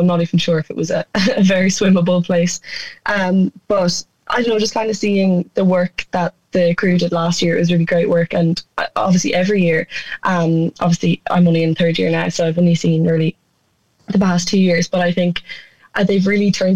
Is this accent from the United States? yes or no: no; Sligo, Connacht, Ireland; now in Galway, Ireland; Of course, you know, we're from Sligo. We never had anything like Coldvember. So when I came to Galway, that's something that was really appealing about it.